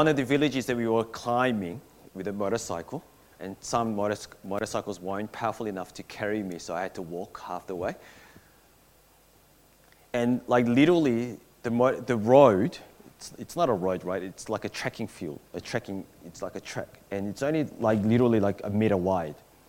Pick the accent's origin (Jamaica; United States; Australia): Australia; Belmore, New South Wales; Whereas for me, I grew up in Belmore. I lived in Belmore since 1988 until like 3 years ago.